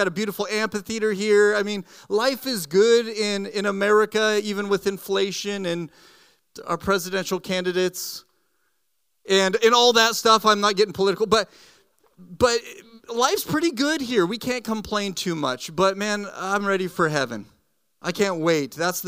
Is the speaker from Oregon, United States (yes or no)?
yes; Coos Bay, Oregon, United States; We're from Coos Bay, as Frankie mentioned, and I pastor a church down in Coos Bay called Riverview Christian Fellowship.